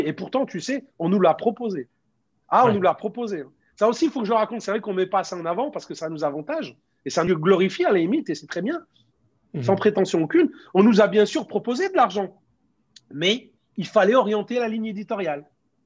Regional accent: Auvergne-Rhône-Alpes, France; J'ai grandi en Auvergne, où j'ai fait mes études. J'ai fait des études scientifiques à l'université, à la faculté de sciences de Saint-Étienne. Après, je suis monté à Paris

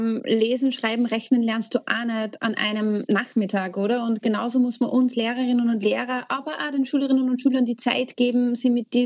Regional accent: Austria; bei uns in Österreich wird jetzt diskutiert

